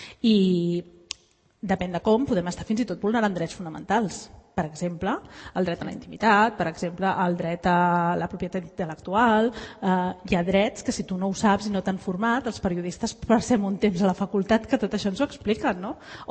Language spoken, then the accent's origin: Catalan; Montgat, Catalonia, Spain; jo sóc de Montgat